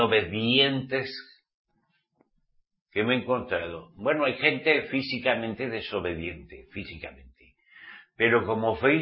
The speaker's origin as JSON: {"language": "Spanish", "country": "Spain", "said": "¿De dónde eres? De España."}